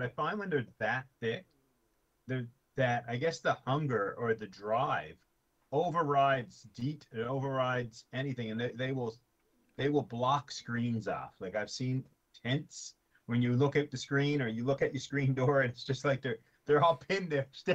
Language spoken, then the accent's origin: English; Newfoundland and Labrador, Canada; I don't remember ever hearing of ticks growing up in Newfoundland. It wasn't until I came to Nova Scotia that I was exposed to them.